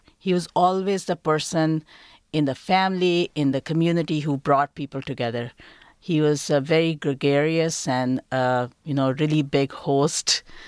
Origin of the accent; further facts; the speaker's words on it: Pakistan; The place where we grew up in Pakistan, the language is called Urdu.